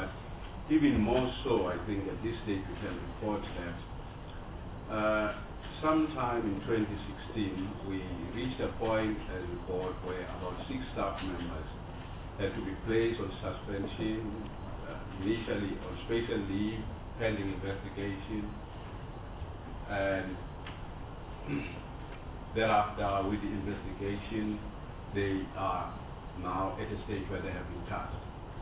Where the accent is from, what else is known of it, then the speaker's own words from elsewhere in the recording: Newcastle, KwaZulu-Natal, South Africa; to Newcastle, which happens to be my hometown.